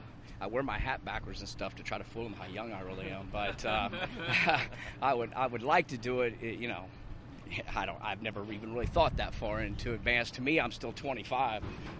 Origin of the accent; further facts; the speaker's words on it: Independence, Missouri, United States; I'm a local kid. I'm from Independence. I went to William Chrisman High School. My family still lives in Sugar Creek.